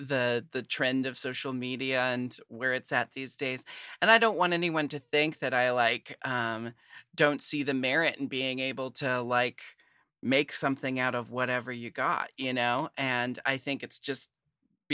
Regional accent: Portland, United States; No, I'm from Portland.

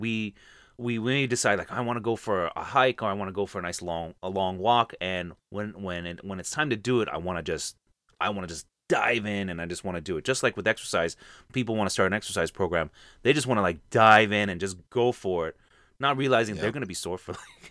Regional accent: Canada; and I'm from Canada, which is we are hitting the winter season.

